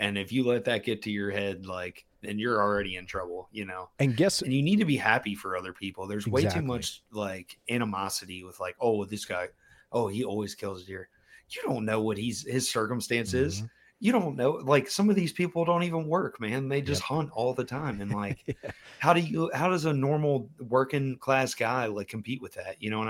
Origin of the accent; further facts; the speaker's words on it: Maryland, United States; we're growing up in Maryland where we had 3 buck tags